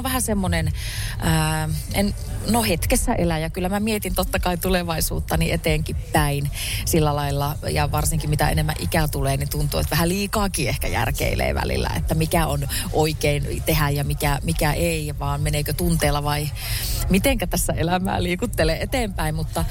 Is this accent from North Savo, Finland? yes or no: yes; Lapinlahti, North Savo, Finland; accent: Savonian; moved away as an adult; now in Porvoo, Finland; Mä oon Lapinlahdelta. Eli tuolta Ylä-Savosta Kuopion ja Iisalmen välistä. Sieltä mä oon lähtöisin ja 18 vuotta siellä asustellut ja mutkien kautta nyt sitten 6 vuotta tuohon Porvooseen. Että kyllä on murteet tullut ainakin tutuksi, että on täysin savolainen